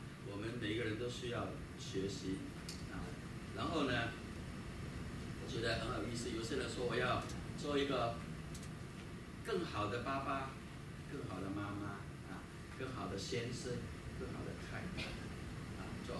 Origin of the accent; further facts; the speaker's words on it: China; 我们中国人是庆祝新年是15啊